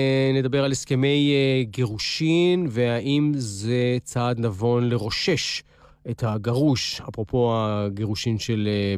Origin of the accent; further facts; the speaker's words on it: Jerusalem, Jerusalem District, Israel; תראי, אני גדלתי בעיר העתיקה.